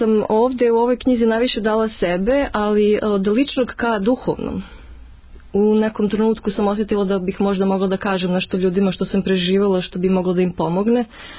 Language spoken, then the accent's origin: Serbian; Kruševac, Šumadija and Western Serbia, Serbia; born there; now in Belgrade, Serbia; kad dolazite u Beograd, u svoj dom, iako ja sam rođena u Kruševcu, naravno volim ga i poštujem, ovde sam mnogo duže